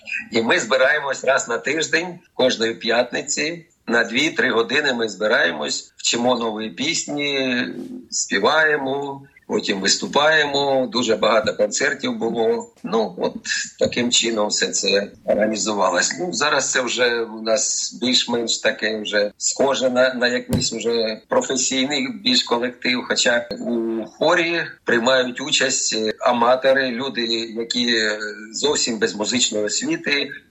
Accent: Kharkiv, Kharkiv Oblast, Ukraine; now in Australia; сам я із Харкова. Навчався, закінчив Харківську консерваторію.

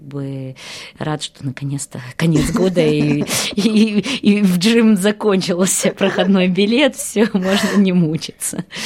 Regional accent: Odesa, Odesa Oblast, Ukraine; Мы из Одессы с Кириллом.

